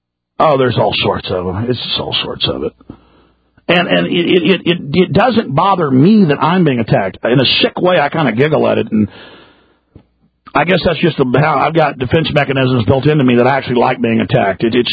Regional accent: Texas, United States; Now, on the Catholic issue, I'm from Texas. This has been a predominantly Protestant state. My family are Protestants as far back as it goes.

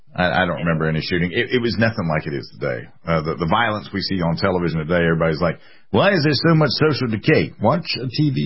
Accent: South Carolina, United States; And, you know, born and bred in South Carolina, it never really, I never noticed

